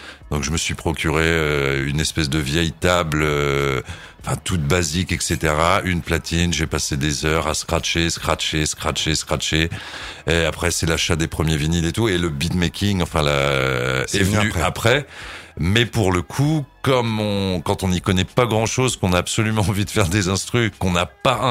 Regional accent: Gaillon, Normandy, France; parce que je suis originaire de Gaillon, 27600 représente

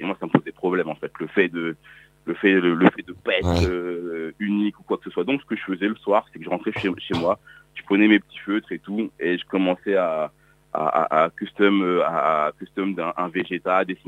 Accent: Benin; je suis originaire du Bénin, pays d'Afrique de l'Ouest.

